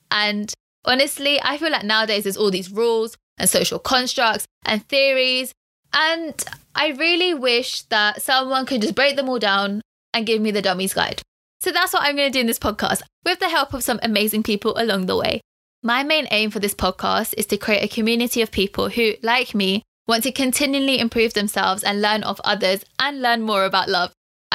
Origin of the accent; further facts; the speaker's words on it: United Kingdom; For me, being British Indian is great. I love that I have 2 cultures in within me.